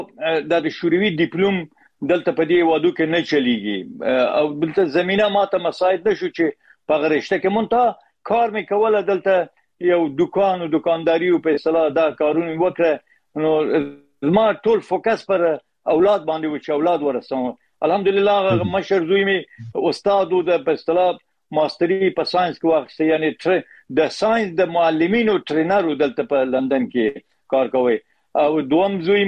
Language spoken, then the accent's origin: Pashto; Herat, Afghanistan; born there; په هرات کې پیدا شوی یم.